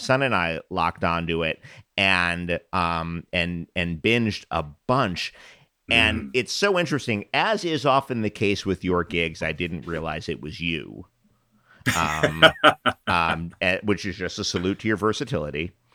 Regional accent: New York, United States; I grew up in New York, and I've heard a lot of different voices in my life

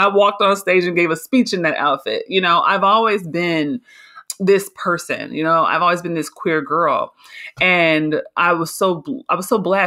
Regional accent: Oakland, California, United States; also born or lived in Berkeley; growing up in California, in Oakland and Berkeley in the Bay Area in the 80s and 90s, being genderqueer wasn't weird.

